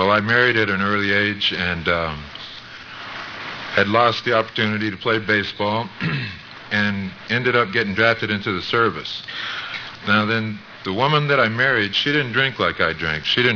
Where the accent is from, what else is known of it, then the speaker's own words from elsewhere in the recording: El Paso, Texas, United States; But I grew up in El Paso, and some people that I know talk about, they can remember the first time they took a drink.